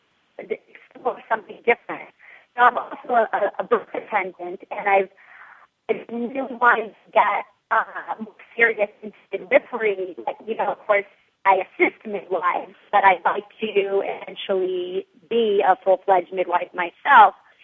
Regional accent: New York, United States; I was born and raised in New York. I go for it.

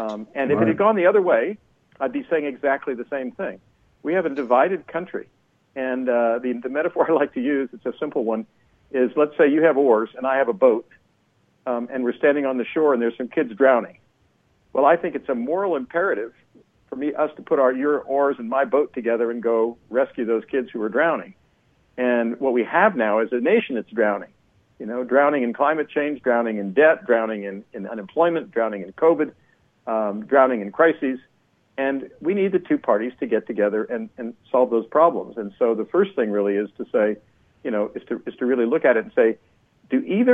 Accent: United States; my experience as an American for the last 70 years

